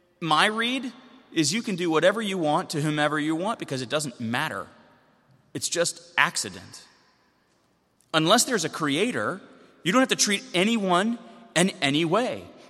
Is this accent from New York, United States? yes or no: no; North Carolina, United States; And I told you before, I'm from the South, from Western North Carolina.